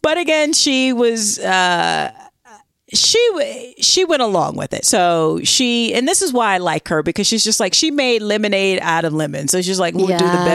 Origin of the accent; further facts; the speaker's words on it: Massachusetts, United States; Like, I mean, I'm from Massachusetts, but like, what the hell is going on here?